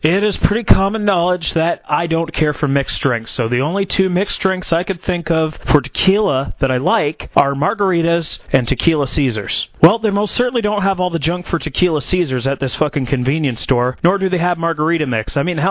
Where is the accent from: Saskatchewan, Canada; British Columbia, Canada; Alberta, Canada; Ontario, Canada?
Ontario, Canada; Kingston; a talented young cat from my hometown of Kingston, Ontario.